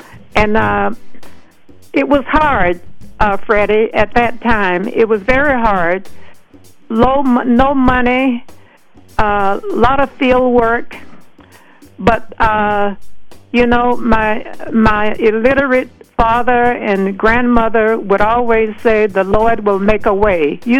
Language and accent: English; Georgia, United States; Because when I grew up in South Georgia, the Ku Klux Klan was hard on us black people.